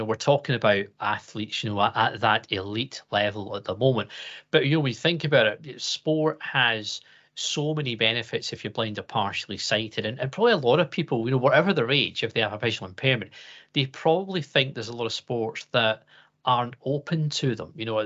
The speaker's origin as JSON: {"language": "English", "region": "Scotland", "country": "United Kingdom", "said": "being a Scot"}